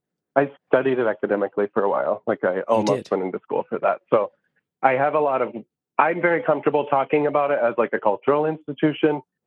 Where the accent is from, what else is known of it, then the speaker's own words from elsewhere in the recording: United States; kind of as a white person, as an American